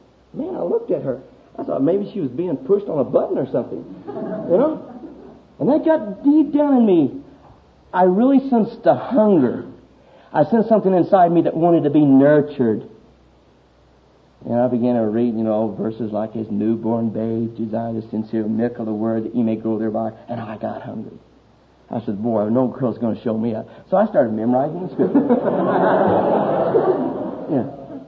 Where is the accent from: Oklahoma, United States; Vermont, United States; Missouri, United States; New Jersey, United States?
Oklahoma, United States; Stillwater; That I would not live in Stillwater, Oklahoma.